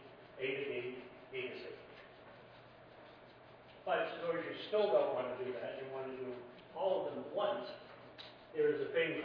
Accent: East Coast, United States; I'm from the East Coast, so it feels like it's almost time for lunch right now.

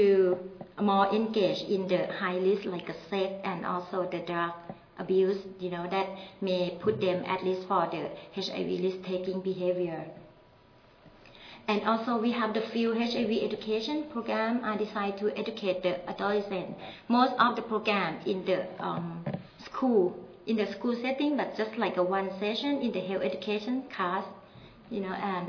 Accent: Bangkok, Thailand; English is a second language; I'm from Bangkok, Thailand.

